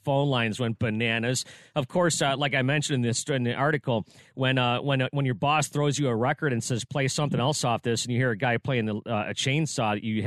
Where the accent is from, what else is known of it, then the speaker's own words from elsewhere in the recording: New York, United States; growing up in Western New York and hearing, you know, first of all … was such a killer song.